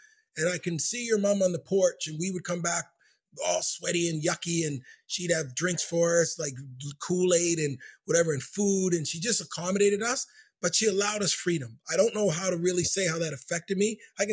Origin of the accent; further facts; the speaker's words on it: Halifax, Nova Scotia, Canada; I'm from Halifax and I'm going to Wolfville to visit Andy.